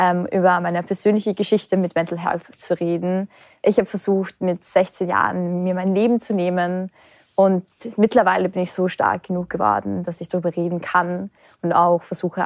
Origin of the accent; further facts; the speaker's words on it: Lower Austria, Austria; Genau, ich komme aus dem Waldviertel.